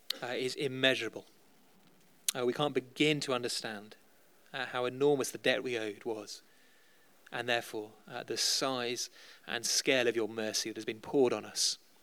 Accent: United Kingdom; Culturally, we don't use it, do we? Because we're British and it's not the dumb thing.

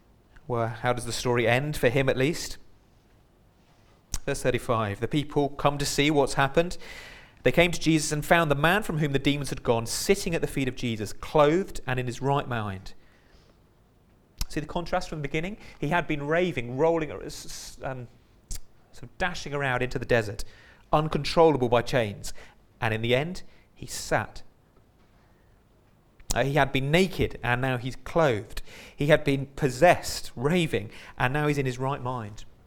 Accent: South West England, United Kingdom; now in Derbyshire, United Kingdom; It's one of the things I don't like about living in Derbyshire. I was brought up by the post, by the coast. I grew up in Dorset, near Poole Harbour

